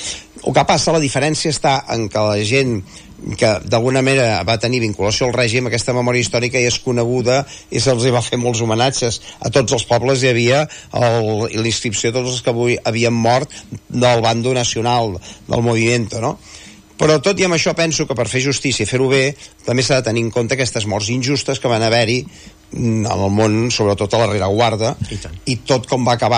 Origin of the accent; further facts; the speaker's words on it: Calders, Catalonia, Spain; el meu poble, Calders